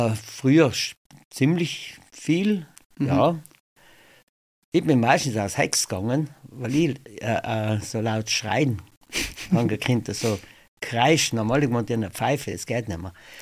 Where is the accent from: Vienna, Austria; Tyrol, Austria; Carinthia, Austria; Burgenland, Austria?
Tyrol, Austria; Ich bin ja in Nordtirol aufgewachsen. Bin aber Oldentaler.